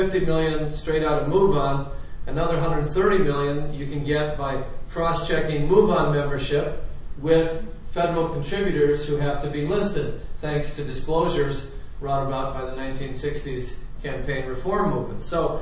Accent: Michigan, United States; I should know. I'm from Michigan, too.

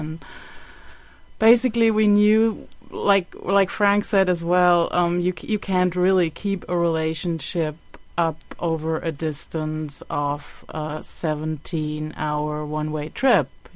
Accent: Hesse, Germany; now in Rotterdam, Netherlands; I'm originally from Germany

